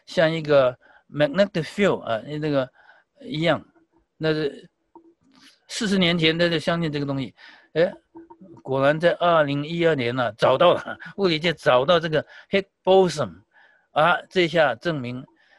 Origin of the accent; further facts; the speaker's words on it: China; 我回中国回到我的故乡啊，我乡下我的亲戚还在拜那些偶像啊